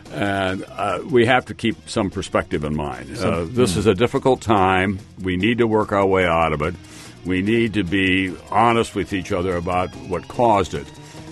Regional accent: Yankton, South Dakota, United States; moved away; And my friends in my hometown of Yankton, South Dakota, even though I've been gone 46 years, think I'm going to move back any day now.

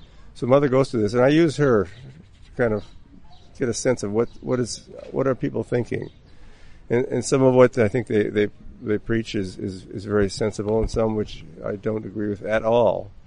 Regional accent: Minnesota, United States; but I'm from Minnesota.

